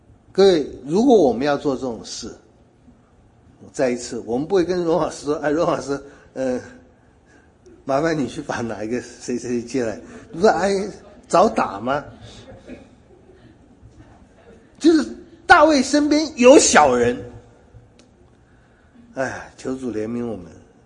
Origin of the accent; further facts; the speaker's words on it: China; 这一个提醒了我们中国人说饱暖思淫欲。